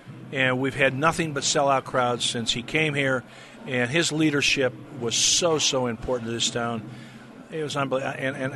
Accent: Cleveland, Ohio, United States; when he first bought the Cleveland Browns, and I grew up in Cleveland.

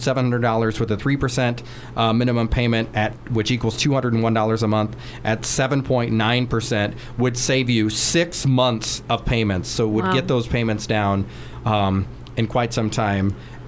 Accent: Illinois, United States; So I'm from Illinois, so the math sometimes takes a little bit

